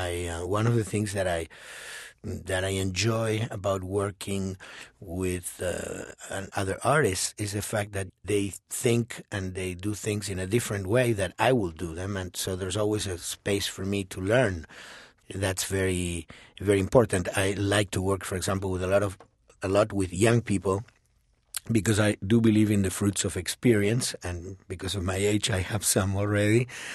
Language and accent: English; Argentina; English is a second language; He's from Uruguay, I'm from Argentina, and we wanted to make this music